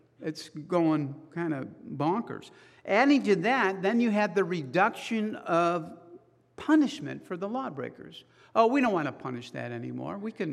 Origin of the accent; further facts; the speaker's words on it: Chicago, Illinois, United States; I grew up in Chicago. I've met some bad cops there growing up.